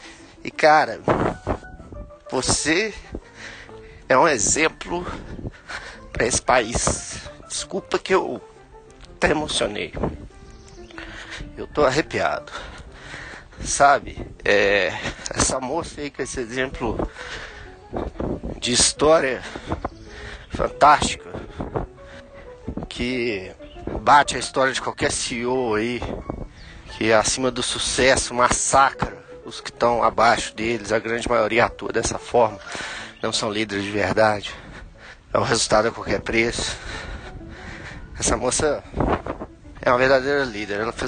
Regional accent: Belo Horizonte, Minas Gerais, Brazil; eu sou de Belo Horizonte.

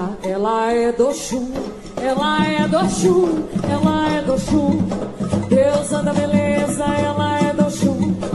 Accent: Recife, Pernambuco, Brazil; eu sou de Recife, Pernambuco.

